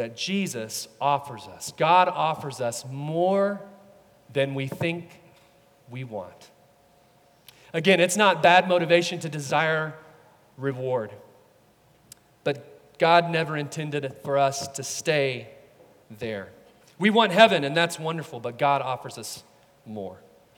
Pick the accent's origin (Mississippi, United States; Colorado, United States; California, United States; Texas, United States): Texas, United States; Let me use an example from my home state of Texas, Bluebell ice cream.